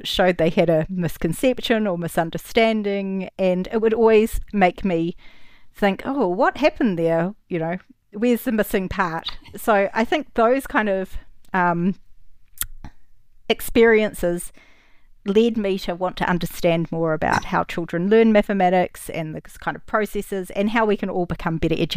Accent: New Zealand; So I'm from New Zealand, Cook Island, New Zealander. So that means my family comes from one of the small Pacific nations.

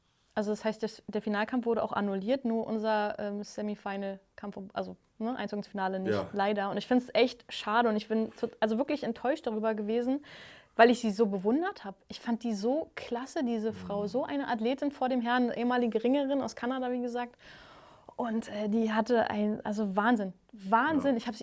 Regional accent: East Germany, Germany; born there; Und wir haben ja als DDR-Sportler, ich bin ja auch in der DDR geboren, genauso wie

